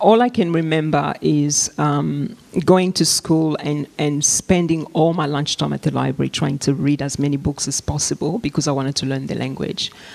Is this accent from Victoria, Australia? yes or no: no; Queensland, Australia; Well, I think Queensland and where we were from